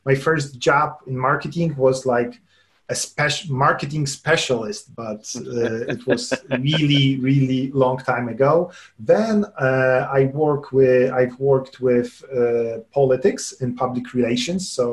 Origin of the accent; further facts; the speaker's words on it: Lublin, Lublin Voivodeship, Poland; now in Warsaw, Poland; I grew up in Poland, in Lublin. This is a small, not so small, but like not such big city I'm currently living in. Because right now I'm in Warsaw, but for almost whole of my life I was living in Lublin, so near eastern border of Poland.